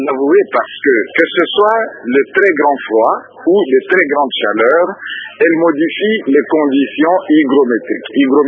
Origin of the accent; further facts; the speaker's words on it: Kinshasa, DR Congo; de prendre chez nous à Kinshasa